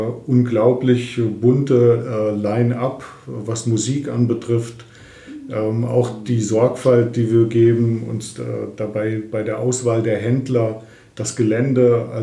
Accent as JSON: {"language": "German", "town": "Lendringsen", "region": "North Rhine-Westphalia", "country": "Germany", "tie": "born there", "moved": "as an adult", "lives_now": "Fulda, Germany", "said": "Ja, ich bin 1958 in Lendringsen im Sauerland geboren und dann mit 20, also 1978, zum Studium nach Fulda gekommen"}